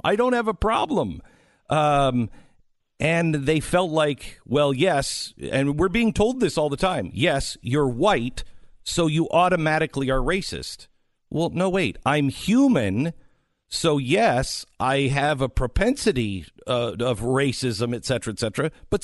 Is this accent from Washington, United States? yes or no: yes; Seattle, Washington, United States; I grew up in Seattle